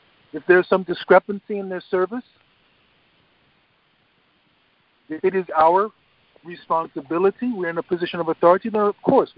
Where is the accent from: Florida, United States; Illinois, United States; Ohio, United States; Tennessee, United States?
Illinois, United States; Chicago; My home city is, I'm from Chicago. I grew up, before I went to Gurukul, I was born in Chicago.